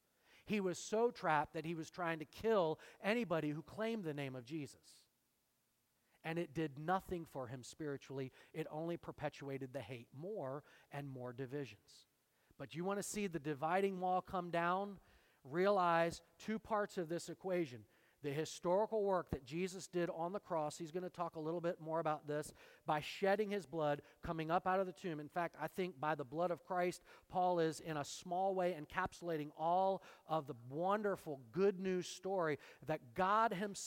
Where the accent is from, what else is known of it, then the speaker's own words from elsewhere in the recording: United States; born there; I was born here, so it's got to be good.